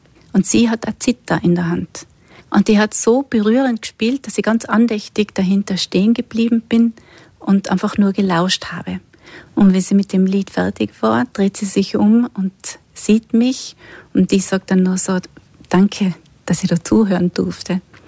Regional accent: Tyrol, Austria; Wir sind ja da in Tirol und bei uns in Tirol spielen viele nach wie vor gerne Karten.

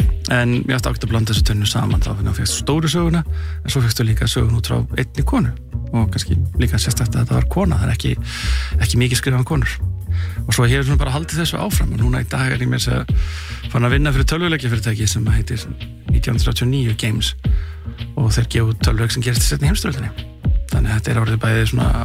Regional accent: England, United Kingdom; now in Iceland; Ég ólst upp í Englandi og þar sannlega setni heimstöldin stærri heldur hún hérna á Íslandi.

